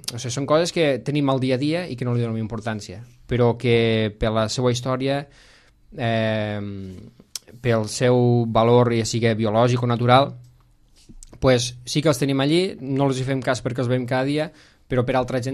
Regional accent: L'Ametlla de Mar, Catalonia, Spain; Com pot ser que jo, sent de la Cala, que porto 45 anys, que vaig néixer aquí, no conec el que tinc al meu poble?

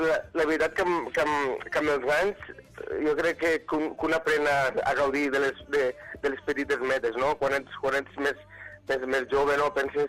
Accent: Catalonia, Spain; cantar del meu poble, a les Terres de l'Ebre

